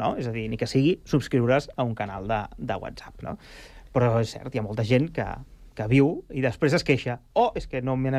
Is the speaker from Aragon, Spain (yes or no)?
no; Sabadell, Catalonia, Spain; now in Rubí, Spain; Jo soc fill de Sabadell, visc a Rubí i treballo aquí. Soc vallesà 100%.